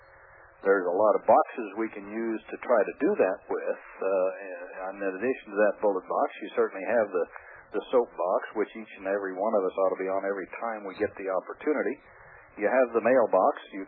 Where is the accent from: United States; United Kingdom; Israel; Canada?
United States; Kansas; Well, Bill, I'm from Kansas. Grew up here as a kid on a farm